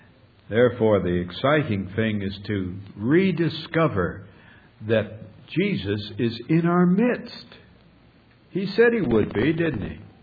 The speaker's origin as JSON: {"language": "English", "region": "Minnesota", "country": "United States", "tie": "born or raised there", "said": "When I was growing up in Minnesota, we didn't have chicken come to us all wrapped nicely in plastic packages and so on."}